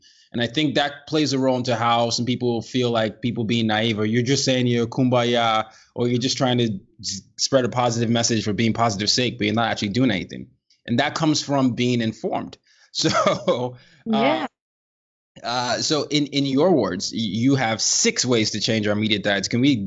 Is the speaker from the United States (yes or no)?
no; Nigeria; So I'm a Nigerian and I grew up in different parts of the world.